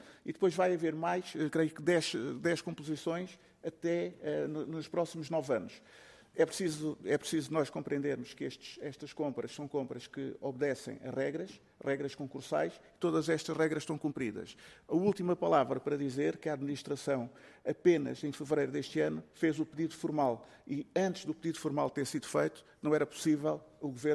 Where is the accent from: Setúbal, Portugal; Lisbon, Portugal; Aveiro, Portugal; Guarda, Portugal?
Setúbal, Portugal; Seixal; Eu sou do Seixal, morador no Seixal, e fui autarca no Seixal.